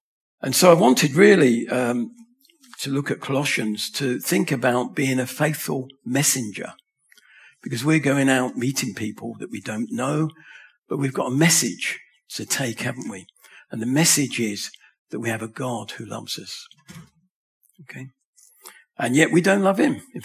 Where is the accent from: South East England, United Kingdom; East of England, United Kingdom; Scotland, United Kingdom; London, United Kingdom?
South East England, United Kingdom; Oxted; born there; about 10 miles from when I was born in Surrey, in Oxted, where my dad was born, granddad was born, and I think his dad as well